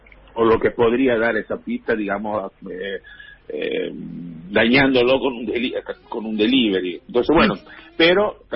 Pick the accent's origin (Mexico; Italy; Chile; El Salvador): Italy; moved away as an adult; now in Argentina; O sea, que yo nací en Italia, viví en Italia.